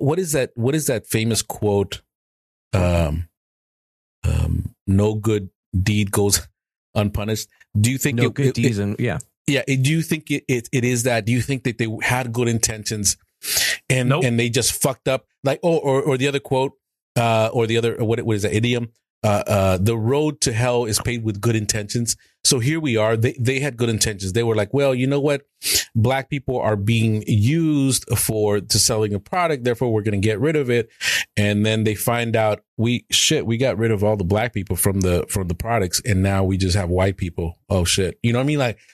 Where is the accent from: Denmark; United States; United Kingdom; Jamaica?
United States; Arizona; But I grew up in Arizona, and there's something that's happening.